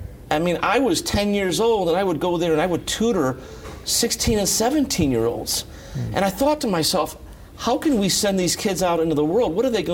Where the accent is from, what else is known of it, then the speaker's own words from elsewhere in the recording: Chicago, Illinois, United States; I'm from Chicago. He's from New York.